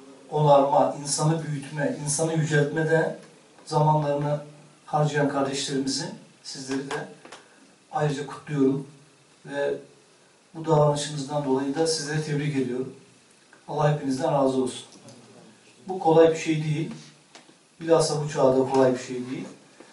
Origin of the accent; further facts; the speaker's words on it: Istanbul, Turkey; Ben 1969 İstanbul doğumluyum. Ailemiz aslen Bayburtluyuz biz. Kardeşimin söylediği gibi ilkokulu Levent'te, liseyi Sarıyer İmam Hatip Lisesi'nde, üniversiteyi de Marmara İlahiyat'ta tamamladım.